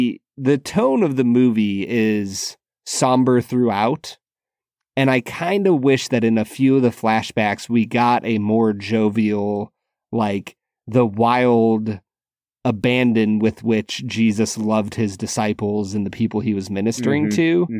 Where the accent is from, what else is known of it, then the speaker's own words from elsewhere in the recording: Cleveland, Ohio, United States; I grew up in Cleveland. I've been around lots of Eastern Europeans.